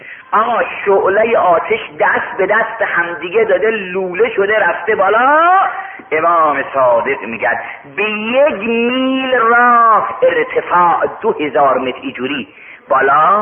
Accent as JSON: {"language": "Persian", "town": "Mashhad", "region": "Razavi Khorasan", "country": "Iran", "said": "گفتم من اصلا مال مشهده"}